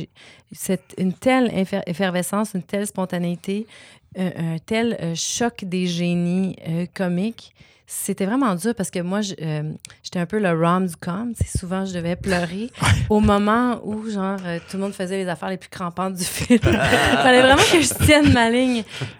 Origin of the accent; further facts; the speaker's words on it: Quebec, Canada; Moi, j'ai un chum anglophone. Je suis la French girl de quelqu'un. Ma vie est bilingue. J'ai grandi dans le West Island. Le franglais, ça fait partie de ma vie.